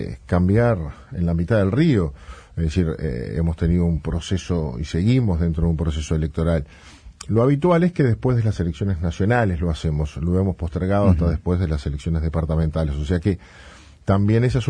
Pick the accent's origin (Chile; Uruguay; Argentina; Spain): Uruguay; Montevideo; Nosotros, como montevideanos, muchas veces vemos en las elecciones de mayo muy, muy sesgadas por nuestra visión de Montevideo.